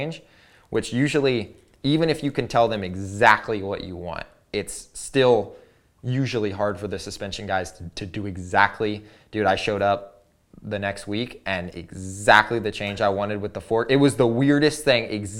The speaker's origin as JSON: {"language": "English", "region": "Missouri", "country": "United States", "also_born_or_lived": "Oklahoma", "said": "I'm from Missouri, and then spent time in Oklahoma"}